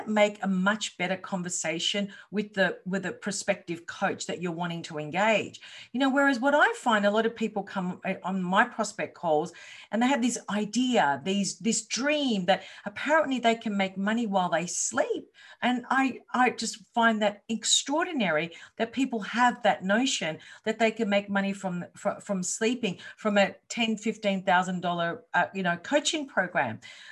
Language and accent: English; Australia; So I'm from Australia and I am a coach.